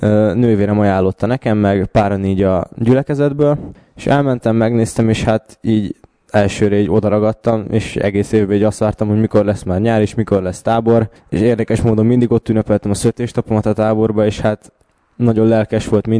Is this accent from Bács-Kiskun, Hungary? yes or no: no; Budapest, Hungary; mivel én pesti gyerek vagyok, ezért nekem elmenni távol a várostól, az úgy elég furcsa volt elsőre